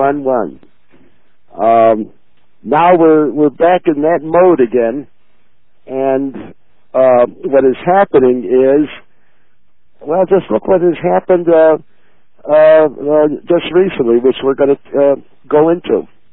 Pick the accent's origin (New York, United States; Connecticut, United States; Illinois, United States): Illinois, United States; Chicago; Coming to you from my hometown of Chicago, the mafia CIA center of the world.